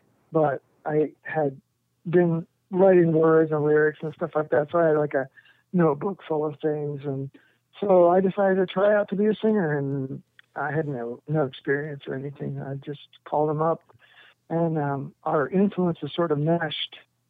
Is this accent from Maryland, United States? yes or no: no; Indiana, United States; And I'm from Indiana. My wife and I are both from Indiana.